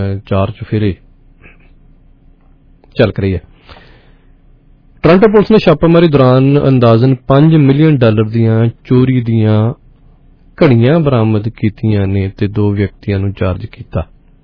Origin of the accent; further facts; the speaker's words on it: Peta, Punjab, India; ਇਧਰੋਂ ਨਾਲ ਇਬਣ ਦੇ ਨਾਲ ਅਹਿਮਦਪੁਰ ਦੇ ਨਾਲ ਸਾਡਾ ਪਿੰਡ ਪੈਂਦਾ ਪੇਟਾ